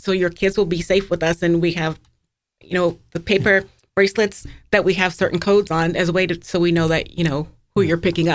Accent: Wareham, Massachusetts, United States; Oh, my mom, I grew up in Wareham

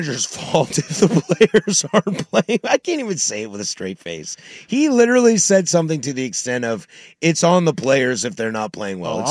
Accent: Pacific Northwest, United States; And I'm like, nah, man, I'm from the Pacific Northwest.

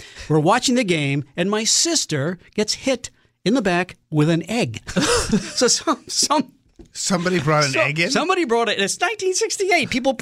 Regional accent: Fairfield, Connecticut, United States; I grew up in Fairfield, Connecticut.

